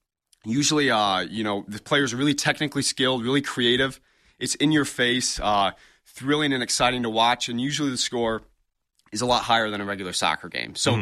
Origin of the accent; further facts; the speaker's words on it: Lansing, Michigan, United States; So I'm 24 years old. I've actually lived in Lansing my whole life.